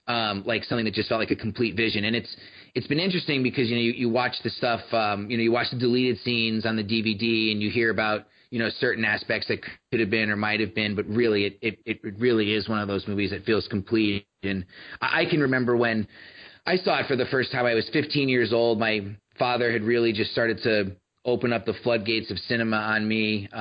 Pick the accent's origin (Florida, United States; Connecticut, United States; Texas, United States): Connecticut, United States; I grew up in Connecticut.